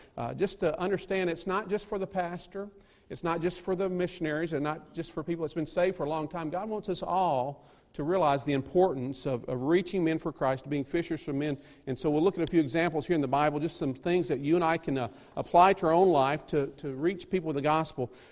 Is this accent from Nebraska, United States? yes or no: no; Alabama, United States; when I grew up in Alabama on the Tennessee River.